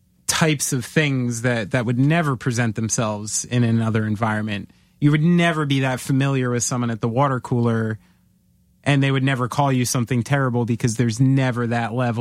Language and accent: English; New Jersey, United States; I'm a Jew from New Jersey.